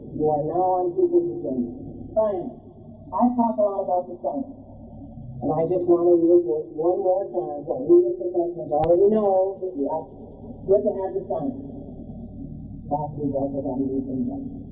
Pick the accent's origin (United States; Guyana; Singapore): United States; New England; I come from New England, remember, and we're proof of that.